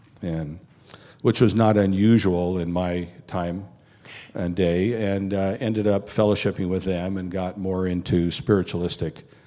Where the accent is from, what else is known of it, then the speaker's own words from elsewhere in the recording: San Diego, California, United States; born there; Parents, after World War II, came to San Diego, moved to San Diego, and I was born in San Diego.